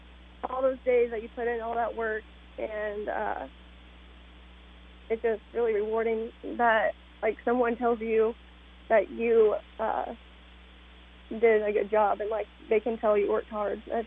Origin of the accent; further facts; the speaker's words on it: Pike, Illinois, United States; Well, my family and I, we're from Pike, Illinois.